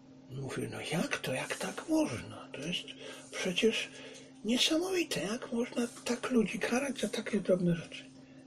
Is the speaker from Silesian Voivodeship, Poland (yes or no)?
yes; Silesian Voivodeship, Poland; Tak jak to się w moim dzieciństwie mówiło na Śląsku.